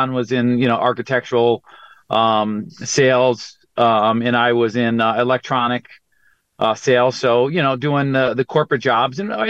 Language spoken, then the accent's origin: English; Massachusetts, United States; We grew up in East Forest Park.